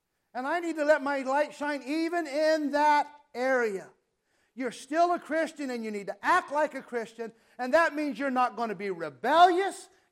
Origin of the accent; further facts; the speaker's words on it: California, United States; now in Arizona; And you all know where I'm from, right? I'm from California. You all are in Arizona.